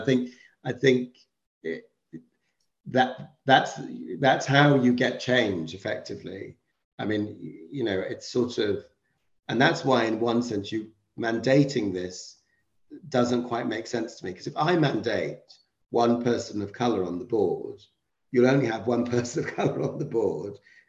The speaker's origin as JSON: {"language": "English", "country": "United Kingdom", "said": "I love, you know, being a British national."}